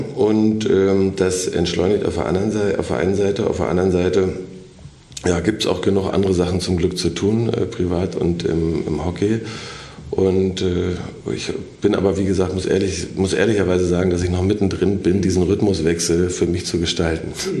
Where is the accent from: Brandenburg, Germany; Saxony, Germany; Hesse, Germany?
Brandenburg, Germany; Potsdam; ich habe auf Schotter angefangen, in Potsdam, ich komme aus Potsdam.